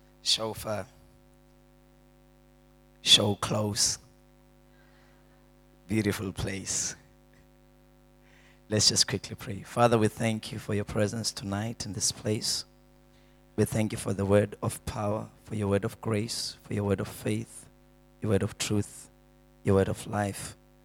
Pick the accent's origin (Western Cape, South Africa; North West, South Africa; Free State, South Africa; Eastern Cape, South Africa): Eastern Cape, South Africa; Uitenhage; I'm actually from Uitenhage. I was born in Uitenhage. I grew up in Uitenhage.